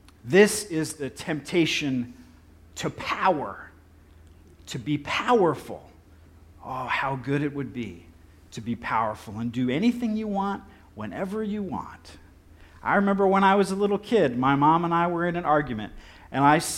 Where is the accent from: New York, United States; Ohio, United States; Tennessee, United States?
Ohio, United States; Dayton; And I think that started when I was growing up in Dayton, Ohio, because I would drive along I-70